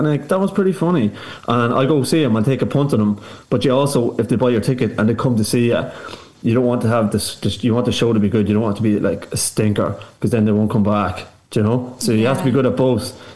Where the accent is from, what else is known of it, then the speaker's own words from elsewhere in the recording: County Cavan, Ireland; now in Dublin, Ireland; I live in North Dublin, I'm from Cavan, like, but I live in near Drumcondra